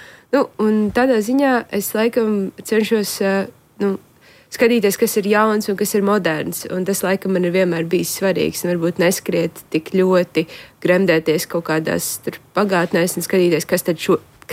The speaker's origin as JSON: {"language": "Latvian", "town": "Limbaži", "region": "Limbaži Municipality", "country": "Latvia", "tie": "born or raised there", "said": "tad es uzaugu Limbažos"}